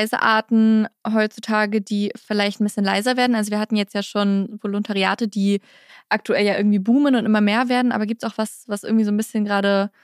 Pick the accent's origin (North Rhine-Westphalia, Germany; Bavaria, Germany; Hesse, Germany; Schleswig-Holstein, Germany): Schleswig-Holstein, Germany; Also ich kenne das selber aus meinem Heimatdorf. Das ist ein Dorf direkt an der Ostsee, an der Kieler Förde.